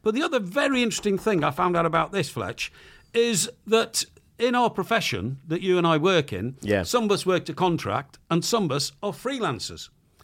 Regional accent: Chester, North West England, United Kingdom; I was born and brought up in Chester.

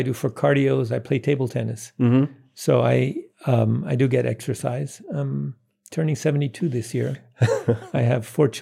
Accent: Netherlands; English is a second language; I'm originally from the Netherlands.

